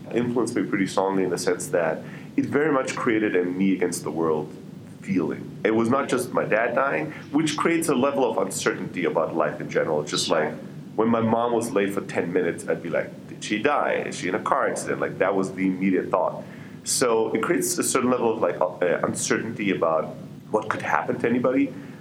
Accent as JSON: {"language": "English", "country": "Germany", "tie": "born or raised there", "said": "I grew up in Germany, although we were a Greek family, and it was very much an immigrant factory worker upbringing."}